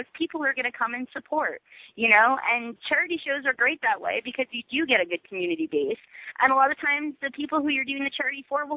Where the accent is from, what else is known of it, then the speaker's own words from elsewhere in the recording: New York, United States; time I was wrestling at home in front of, like, in New York, especially in front of, like, you know, my hometown crowd.